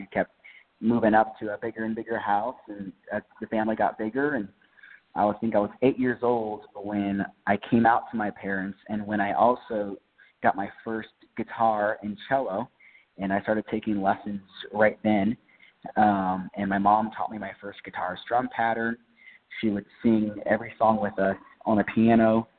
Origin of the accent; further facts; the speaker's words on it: Nebraska, United States; And then, you know, growing up in Nebraska, it's a lot of country music, a lot of farm, corn.